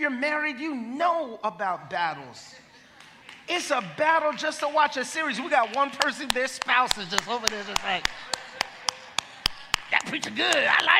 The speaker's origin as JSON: {"language": "English", "town": "New York City", "region": "New York", "country": "United States", "said": "We're from New York City, so even getting out of New York to go get you a nice house"}